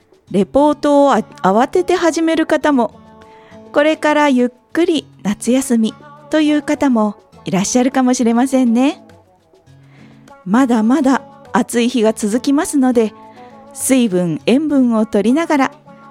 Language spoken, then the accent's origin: Japanese; Chiba, Japan; 千葉県山武地域を中心とした地域の情報を、千葉県生まれ千葉県育ちの私がいろんな切り口から紹介していきます。